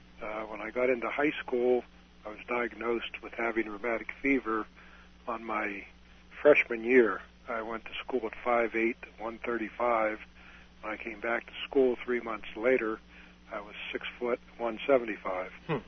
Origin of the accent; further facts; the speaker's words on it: Ebensburg, Pennsylvania, United States; also born or lived in Johnstown; I was born in Johnstown, Pennsylvania, on the 3rd of October, 1936. Mm-hmm. That was where the hospital was, and where I actually grew up was Ebensburg, Pennsylvania, which was about 17 miles away.